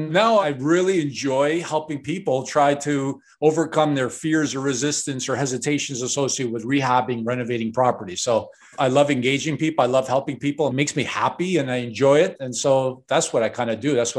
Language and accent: English; Chicago, Illinois, United States; I was brought up and raised in Chicago, and we lived in this one-bedroom apartment, the whole family, my younger brother, and myself.